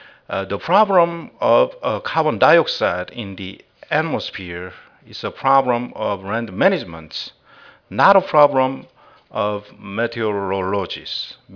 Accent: South Korea; English is a second language; I'm from South Korea.

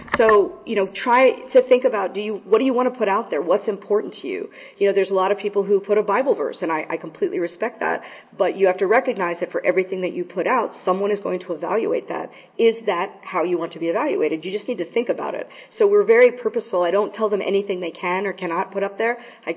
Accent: Santa Cruz, California, United States; a famous lesbian activist in my hometown of Santa Cruz, California.

